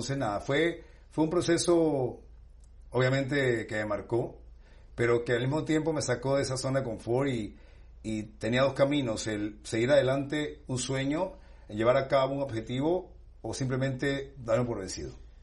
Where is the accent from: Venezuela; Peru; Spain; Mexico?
Peru; si yo soy peruano, comencé a hacer mis platos peruanos